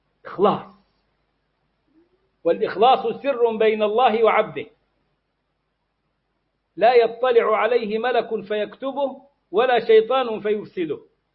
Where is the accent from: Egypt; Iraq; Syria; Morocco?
Egypt; moved away as an adult; أنا شخصيا خرجت من مصر لما ضيق علي في الدعوة وفي الجامعة وهنا وهناك، فخرجت أستاذا زائرا إلى المدينة، بقيت بها 6 أشهر